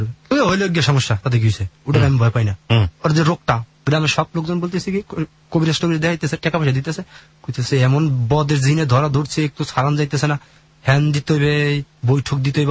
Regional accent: Manikganj, Dhaka Division, Bangladesh; চাকরিটা হওয়ার পরে আমি যেখান থেকে আসছি মানিকগঞ্জ ঠিক আছে, মানিকগঞ্জে আমারে ট্রান্সফার করা হয়।

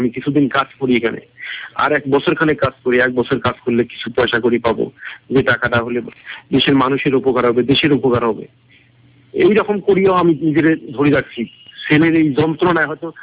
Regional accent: Bangladesh; এইরকম কম্পিটিশনে আমি সেখানে বাংলাদেশের মানুষ হিসাবে আমি নিজের দেশকে সম্মান মানে নিজের দেশের ইজ্জত সম্মান রক্ষার জন্য কত পরিশ্রম করছি।

